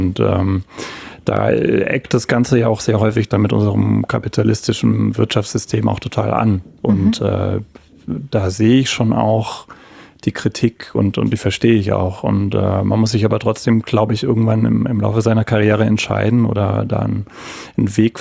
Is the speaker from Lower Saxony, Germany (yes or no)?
no; Heidelberg, Baden-Württemberg, Germany; Ich bin in Heidelberg geboren, aufgewachsen und habe hier auch angefangen zu studieren.